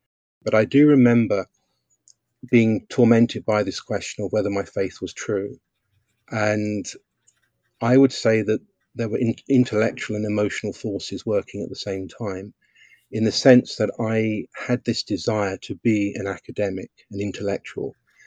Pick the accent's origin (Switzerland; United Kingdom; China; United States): United Kingdom; Chatham, South East England; I remember when I was in my hometown of Chatham